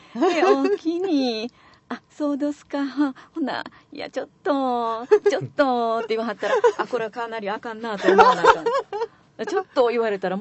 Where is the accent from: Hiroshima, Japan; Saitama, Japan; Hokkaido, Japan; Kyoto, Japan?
Kyoto, Japan; born there; accent: Kyoto; 私は左京区に生まれて普通の関西弁京都弁アクセントで、用語的には京都人らしからぬ育ち方をしているので、